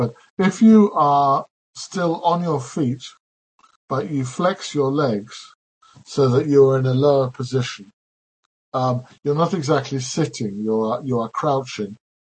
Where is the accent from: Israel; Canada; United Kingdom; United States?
United Kingdom; Scotland; I am more Scottish than English, so I'm allowed to joke about these things.